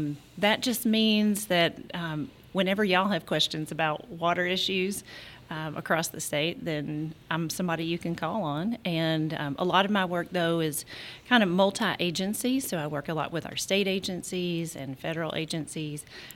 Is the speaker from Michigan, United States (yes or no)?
no; Kentucky, United States; So I am from the Blue Licks area, by the state park. So that's what I grew up doing, and then came to UK.